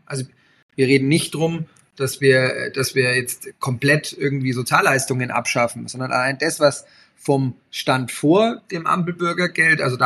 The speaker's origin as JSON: {"language": "German", "town": "Herzogenaurach", "region": "Bavaria", "country": "Germany", "tie": "born or raised there", "said": "Man sieht es hier in Erlangen, in meiner Heimatstadt Herzogenaurach"}